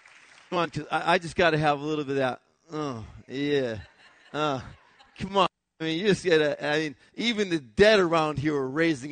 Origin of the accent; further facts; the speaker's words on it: Connecticut, United States; now in Leesburg, United States; I said, well, we're really from Connecticut, and that's the church that we moved off from.